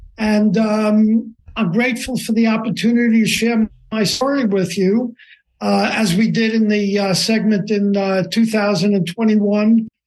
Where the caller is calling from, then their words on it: Westchester, New York, United States; Westchester, New York.